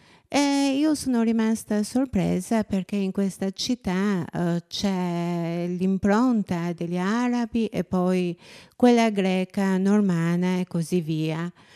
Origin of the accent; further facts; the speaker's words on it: Albania; Italian is a second language; anche nel mio paese ci sono processioni simili, specialmente al nord dell'Albania, dove c'è una comunità cattolica molto forte